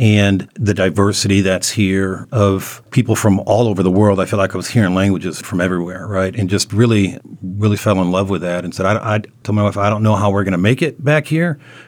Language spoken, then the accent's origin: English; Michigan, United States; then transferred back to my home state in Michigan to the Detroit field office